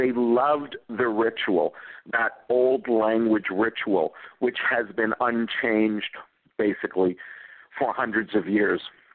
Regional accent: Scotland, United Kingdom; And yes, I was raised in Scotland

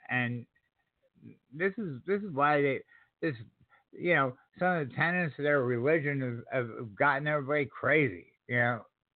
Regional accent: New York, United States; born there; now in South Carolina, United States; I happen to live in South Carolina, but I was born in New York, and I spent 20 years in the military.

